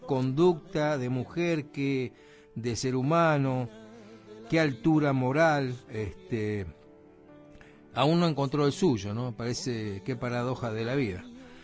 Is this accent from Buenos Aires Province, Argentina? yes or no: yes; Florida, Buenos Aires Province, Argentina; born there; la localidad bonaerense de Florida. Ahí nací yo, en Florida, hace unos años de esto.